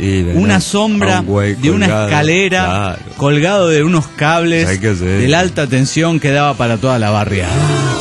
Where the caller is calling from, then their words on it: Celaya, Guanajuato, Mexico; de Celaya, Guanajuato.